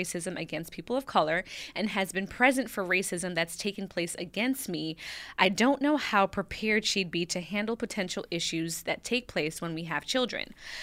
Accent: Jamaica; I'm Jamaican. Yadi. Link up. I am Jamaican and my wife is white Caucasian.

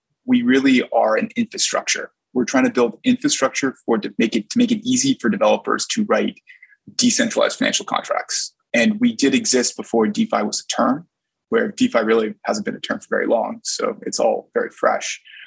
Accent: Edmonton, Alberta, Canada; born there; Parents in Toronto and Vancouver, one each. And I was born in Edmonton in the middle.

